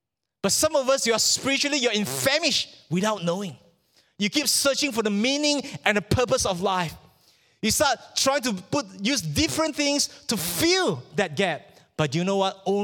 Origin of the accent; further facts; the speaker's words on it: Malaysia; I came from Malaysia. So we have this phobia in Malaysia.